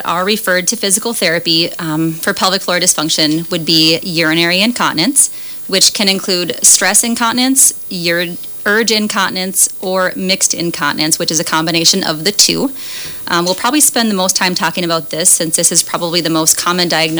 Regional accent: Madison, South Dakota, United States; I grew up here in Madison. I did not make it very far from home.

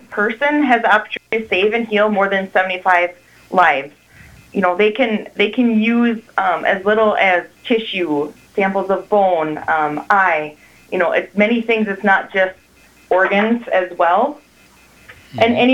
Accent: Appleton, Wisconsin, United States; I'm actually originally from Appleton.

